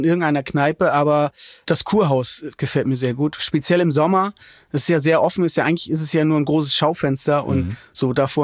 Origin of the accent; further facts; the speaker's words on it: Schenefeld, Schleswig-Holstein, Germany; Da standen jetzt keine alten Bauernhäuser oder so. Und da bin ich in so einer alten 80er Jahre Arbeitersiedlung groß geworden.